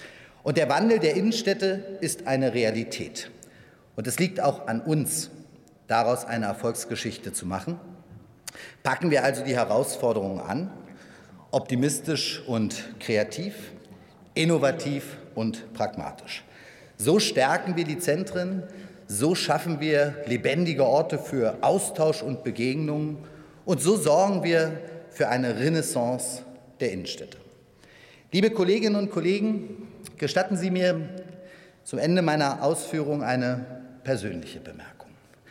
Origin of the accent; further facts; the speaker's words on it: Berlin, Germany; Meine Heimatstadt Berlin hat Freiheitsgeschichte geschrieben.